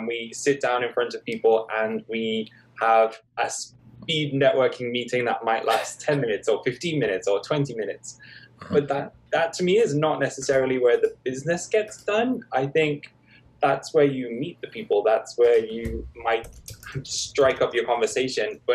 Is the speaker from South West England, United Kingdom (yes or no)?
no; Liverpool, North West England, United Kingdom; now in London, United Kingdom; I started up at a regional theatre in my hometown in Liverpool